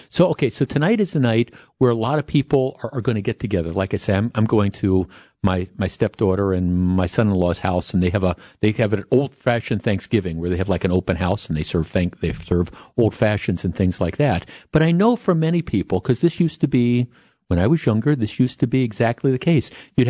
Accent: Glendale, Wisconsin, United States; I grew up in Glendale, went to Nicolet High School

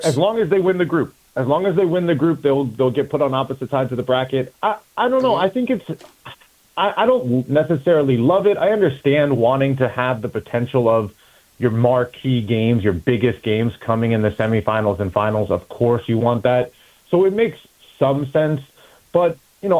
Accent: Mount Vernon, Virginia, United States; I'm sitting right now at my mom's house in Alexandria, Virginia. I grew up here in Mount Vernon.

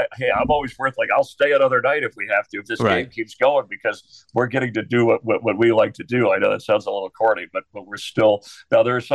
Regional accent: North Miami, Florida, United States; Yes, I grew up in the North Miami, Fort Lauderdale area.

